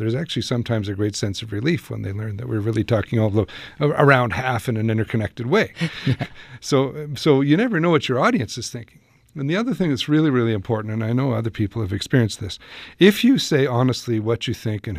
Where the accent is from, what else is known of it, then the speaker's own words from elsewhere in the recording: Canada; also born or lived in United States; I'm Canadian, but I'm a North American too, and I've spent a lot of time in the United States